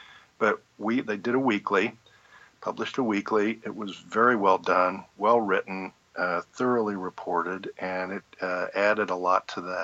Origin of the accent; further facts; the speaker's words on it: Kansas, United States; I grew up in Washington County, which is on the border with Nebraska, more or less north, a little northwest of Manhattan.